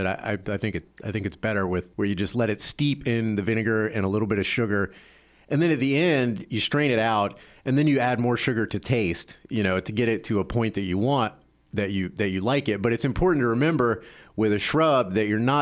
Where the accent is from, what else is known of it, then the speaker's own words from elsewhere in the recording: the South, United States; You know, I grew up in the South and it wasn't a common thing.